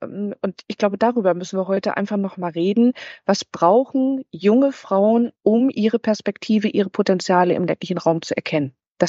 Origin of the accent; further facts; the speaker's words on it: Schleswig-Holstein, Germany; born there; Ich bin gebürtig aus Schleswig-Holstein.